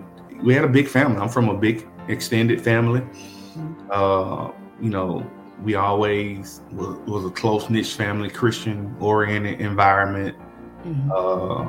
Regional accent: Memphis, Tennessee, United States; And I was just a normal snot-nosed kid growing up in North Memphis, running up and down the street, playing tag football, riding Tonka trucks, going to summer camps.

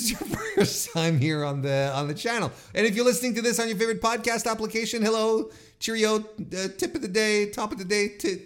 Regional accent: Quebec City, Quebec, Canada; the March 27, 2024 edition that hailed from my hometown of Quebec City and at the Videotron Center, or as the locals will say, Le Centre Videotron.

